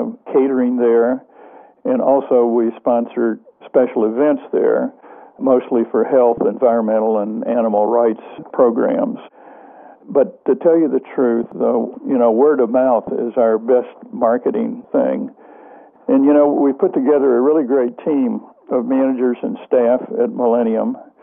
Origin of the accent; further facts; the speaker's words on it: the South, United States; And since I'm from the South, that's one of my particular favorites.